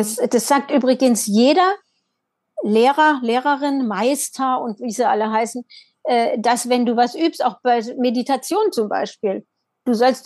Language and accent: German; Baden-Württemberg, Germany; moved away as an adult; also born or lived in Berlin; ich bin aus Baden-Württemberg, habe über 40 Jahre in Berlin gelebt und bin jetzt wieder in meinem alten Elternhaus, aber das wird verkauft und dann ziehe ich wieder nach Berlin.